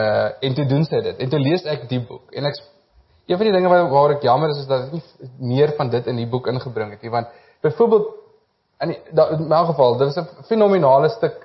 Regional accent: Cradock, Eastern Cape, South Africa; born or raised there

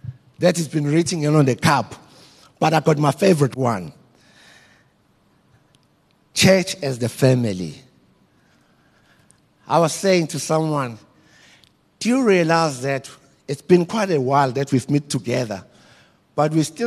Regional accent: Embo, KwaZulu-Natal, South Africa; That I come from Embo. I went to Kabazela High School. Kabazela High School, they used to teach us English in Zulu.

